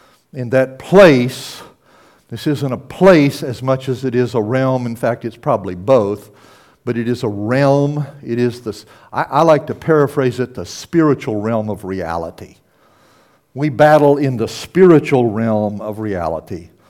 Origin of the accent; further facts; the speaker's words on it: Oklahoma, United States; I grew up in Oklahoma, and Oklahoma State University in Stillwater is known for its wrestling teams.